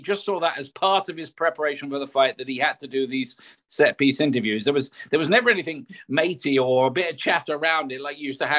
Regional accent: United Kingdom; And for some reason, I got asked as a Brit to go and kind of do the little speech and make the presentation to him.

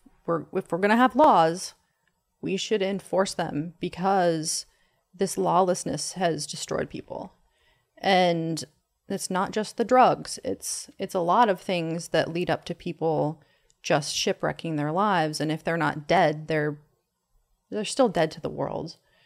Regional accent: Oregon, United States; I'm from Oregon. My parents live on the coast. My family is still there.

